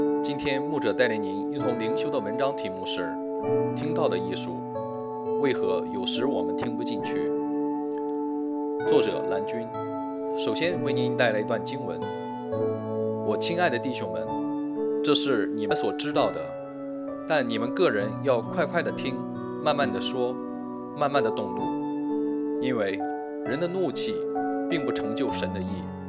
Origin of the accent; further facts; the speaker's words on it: China; 我们中国人常话说三思而后行